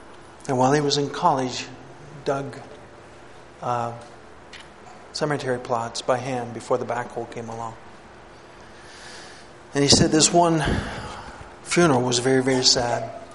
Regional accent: Canada; even growing up in Canada.

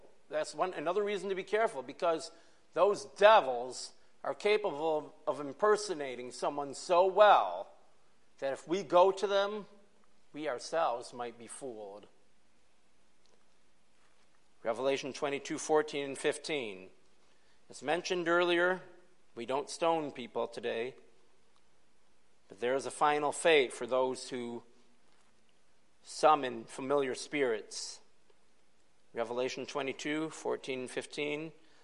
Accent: Brocton, New York, United States; Lilydale is a small community, about 20 minutes from my hometown of Brockton.

